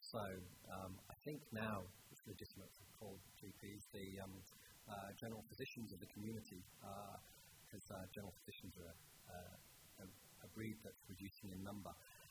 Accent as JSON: {"language": "English", "country": "United Kingdom", "accent": "British", "moved": "as an adult", "lives_now": "Australia", "said": "you can tell my accent, I'm British, and this country is massive."}